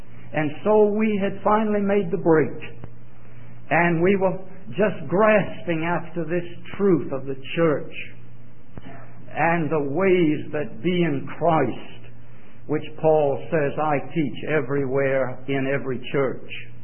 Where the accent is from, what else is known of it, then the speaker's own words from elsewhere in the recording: Georgia, United States; accent: southern; I'm sure he would, since I'm from Georgia, he would probably say, "Would you please spell that word for those people?" It's not spelled P-I-L-L-O-W, as my southern accent might make it.